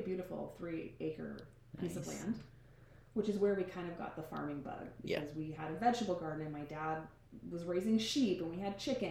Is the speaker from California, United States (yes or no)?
yes; California, United States; My husband and I grew up in the Silicon Valley in the Bay Area.